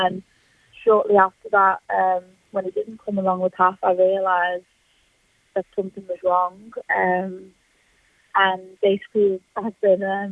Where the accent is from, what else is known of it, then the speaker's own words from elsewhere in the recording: Liverpool, North West England, United Kingdom; No, I'm from Liverpool.